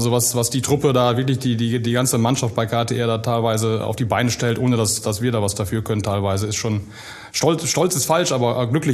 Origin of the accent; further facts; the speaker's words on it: Rheine, North Rhine-Westphalia, Germany; Ich bin tatsächlich ein richtiges Kanalkind. Ich bin in Alten Rheine aufgewachsen. Wohne jetzt in Rodde